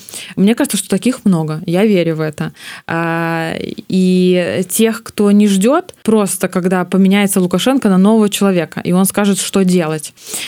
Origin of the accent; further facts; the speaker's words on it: Belarus; мы бы потеряли самосознание, что мы есть белорусы, мы проживаем просто на территории Беларуси